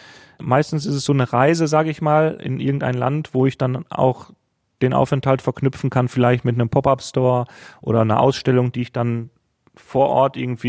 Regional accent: Essen, North Rhine-Westphalia, Germany; ich bin aus Essen, aus dem Ruhrgebiet

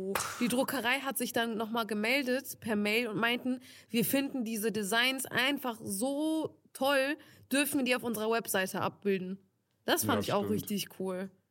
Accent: Turkey; Ich bin ja Türkin.

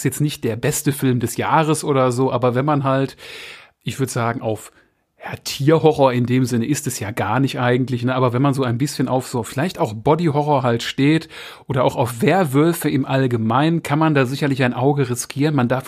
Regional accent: Germany; so als Deutscher

